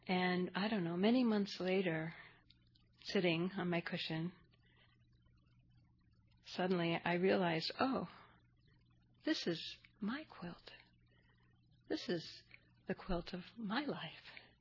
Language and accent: English; Brentwood, Missouri, United States; born there; So I was born in Brentwood, Missouri, which is a little suburb of St. Louis. I'm definitely a Midwestern girl.